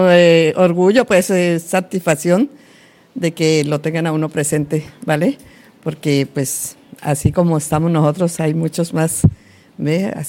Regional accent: Colombia; now in Sitges, Spain; Soy colombiana, tengo en este momento 65 años.

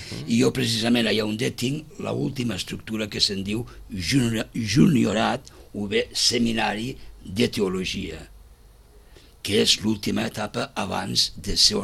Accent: Balaguer, Catalonia, Spain; accent: Ponent; Jo sóc de Balaguer.

